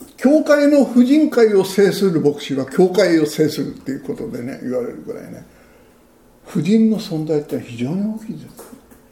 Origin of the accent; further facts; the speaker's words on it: Tokyo, Japan; 私は東京出身なもんですから、